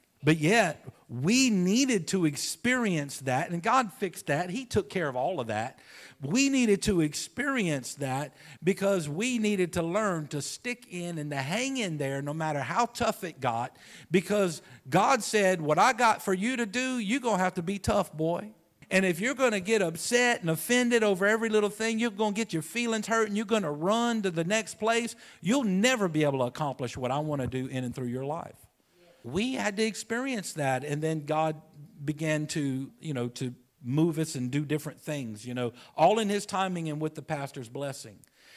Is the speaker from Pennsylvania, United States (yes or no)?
no; Louisiana, United States; And I'm a Cajun.